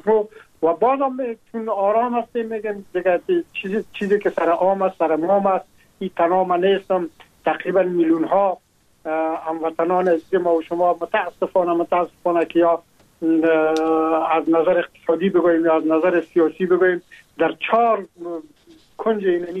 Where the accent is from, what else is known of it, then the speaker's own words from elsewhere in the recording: Afghanistan; now in France; ما هم در جمع امو مردمایی بودم که از افغانستان بر آمدم و تقریبا این 3 سال میشه که ما در فرانسه زندگی میکنم